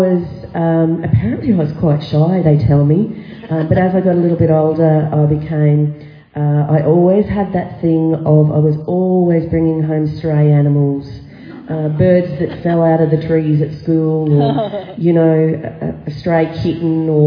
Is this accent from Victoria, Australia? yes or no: no; Kingaroy, Queensland, Australia; also born or lived in Bundaberg / Brisbane / Dalby / Innisfail; I was born in Kingaroy, and as I said, we moved around the state quite a bit. My dad was a bank manager, so we spent time in Bundaberg, Brisbane, Dalby, 8 years up in far north Queensland in Innisfail, so we moved around a lot.